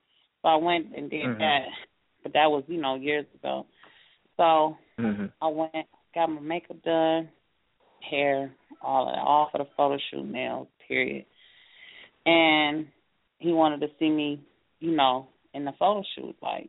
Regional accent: Flint, Michigan, United States; I am from Flint, Michigan. Everybody be like, you know, Detroit. I'm like 45 minutes from Detroit.

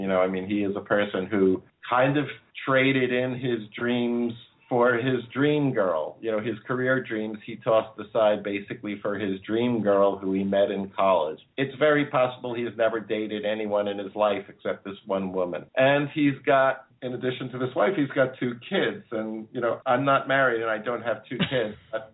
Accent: New York City, New York, United States; I grew up in Queens.

